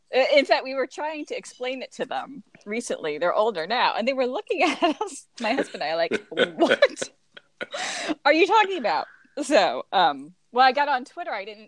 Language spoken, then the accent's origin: English; Pennsylvania, United States; I grew up in Pennsylvania on the East Coast, northeast of Philly